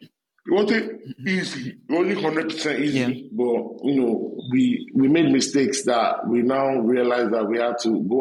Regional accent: England, United Kingdom; I'll say growing up in England exposed me to a lot of things, bro.

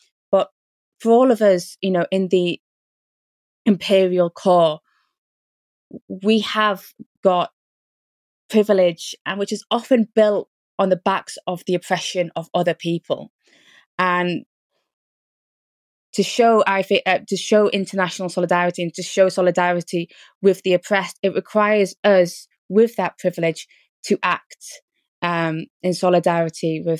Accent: United Kingdom; born there; I was born in Britain, right?

